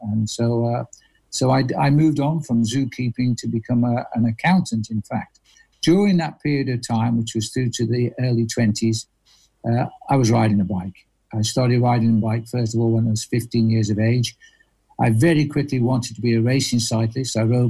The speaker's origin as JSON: {"language": "English", "town": "Wirral", "region": "North West England", "country": "United Kingdom", "moved": "yes", "lives_now": "Hertfordshire, United Kingdom", "said": "I'm from the Wirral, which is really Liverpool, and very proud of the fact, and it's probably the only place I would go back and live. Obviously, I'm local to you now, Phil. I've lived down in Hertfordshire for, oh gosh, since 1967."}